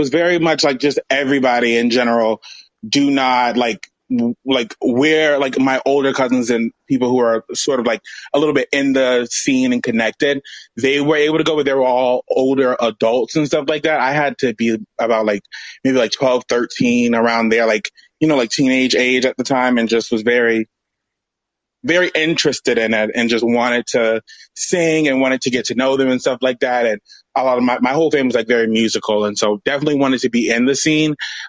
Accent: Miami, Florida, United States; I have a lot of uncles who are like music producers and like in the Miami scene. I'm from Miami.

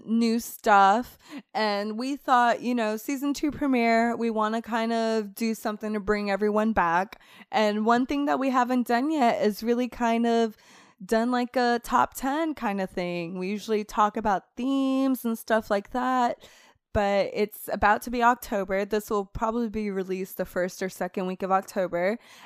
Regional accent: Puerto Rico; also born or lived in Florida, United States; Yeah. Really? Yeah, it's still really sticky up there. It usually doesn't cool down to the 70s until Halloween.

